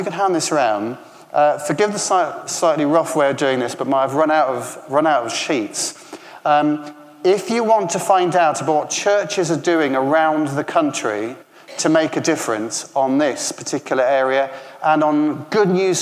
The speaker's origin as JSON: {"language": "English", "country": "United Kingdom", "said": "rather than complaining and grumbling about it, which we are all good at doing, because we're British"}